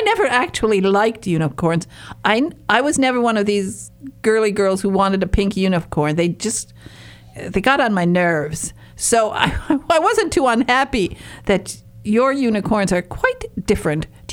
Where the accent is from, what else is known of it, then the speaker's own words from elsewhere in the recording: Michigan, United States; moved away as an adult; I'm from America. I'm from northern Michigan. But when I was 11, I decided I wanted to go live near where Jane Austen was born. And so when I was 21 years old, I went and bought a 400-year-old cottage right there.